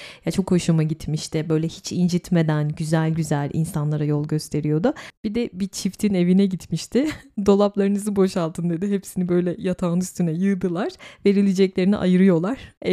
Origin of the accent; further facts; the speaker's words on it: İzmir, Turkey; Ben herhalde bir İzmirli olarak böyle bir tanrı yaratsam adını Klorak'tan Klorakos koyardım.